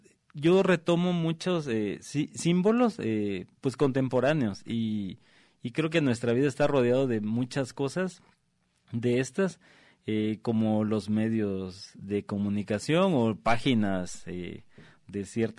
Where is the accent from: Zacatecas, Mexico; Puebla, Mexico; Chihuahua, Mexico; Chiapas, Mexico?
Chiapas, Mexico; Pues yo vengo desde Chiapas y pues llegar a una ciudad grande y mostrar mi trabajo